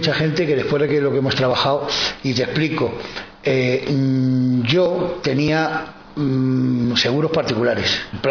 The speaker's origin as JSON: {"language": "Spanish", "town": "Málaga", "region": "Andalusia", "country": "Spain", "lives_now": "Madrid, Spain", "said": "porque yo vengo de Málaga. Entonces, para poder acceder a una cosa de esas, tienes que llevar un año empadronado en Madrid, que no lo entiendo, porque vengo de otra comunidad"}